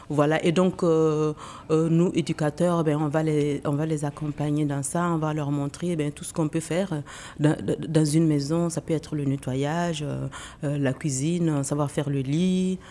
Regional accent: Ouagadougou, Centre, Burkina Faso; now in Brussels, Belgium; Je suis originaire du Burkina Faso. Je suis née à Ouagadougou. J'ai grandi à Ouagadougou.

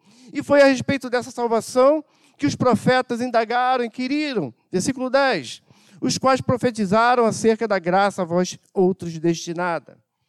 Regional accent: Rio de Janeiro, Brazil; Eu morava ali no Guarabu, né?

